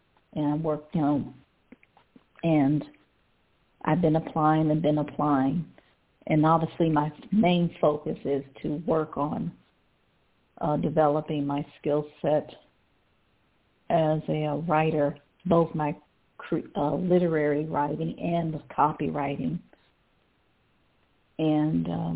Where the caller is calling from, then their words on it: Cleveland, Ohio, United States; Calling from Cleveland, Ohio.